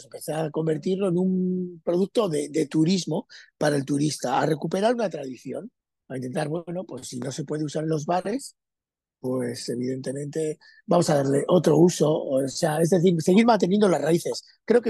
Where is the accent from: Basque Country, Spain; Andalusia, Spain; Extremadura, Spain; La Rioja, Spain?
Basque Country, Spain; yo conocí a Argentina, soy vasco